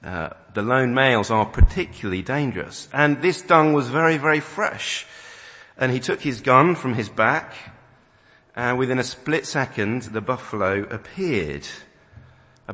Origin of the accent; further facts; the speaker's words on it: United Kingdom; You know, Jesus, good in small doses, but let's not get too enthusiastic. We are British.